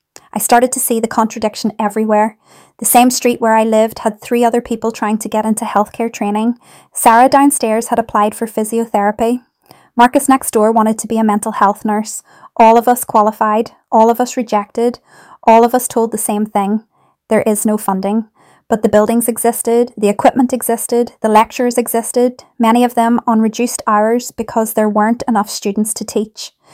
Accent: Kilburn, London, United Kingdom; I grew up in Kilburn, watching my Irish grandmother recover from her stroke.

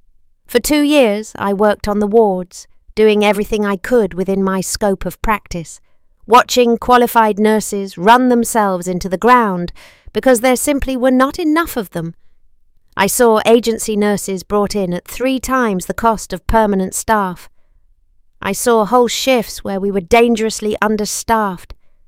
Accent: Abingdon, South East England, United Kingdom; I grew up in Abingdon with my mum, who works as a teaching assistant, and my dad, who maintains the council's parks and green spaces.

